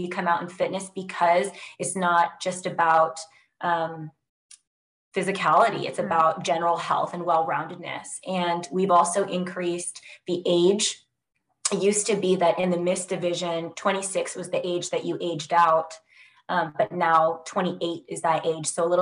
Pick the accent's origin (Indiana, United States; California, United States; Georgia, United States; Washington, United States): Washington, United States; Kirkland; So I grew up in Kirkland, Washington. I've lived in Washington for pretty much my whole life. I'm Filipino American, so I have family in East Asia.